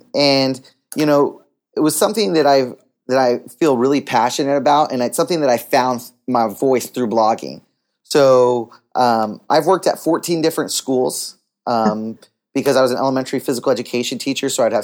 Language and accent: English; San Diego, California, United States; So, kind of going way back, I grew up in San Diego. I'm the second oldest of eight kids.